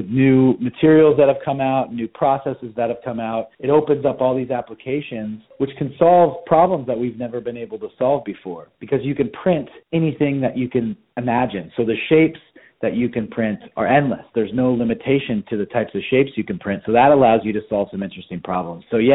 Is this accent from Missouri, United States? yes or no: no; San Diego, California, United States; I grew up in San Diego surfing as a kid